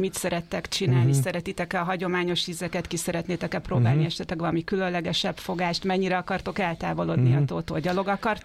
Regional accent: Keszthely, Zala, Hungary; Akkor én Badacsonyra szavazok most, már Keszthelyi lány vagyok.

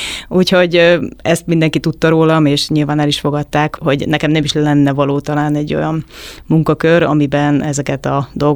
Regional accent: Great Hungarian Plain, Hungary; Én az Alföldön születtem, vidéken, egy tanyán nőttem fel, és ugye nagyon sokat voltam a természetben, nagyon sok állatunk volt.

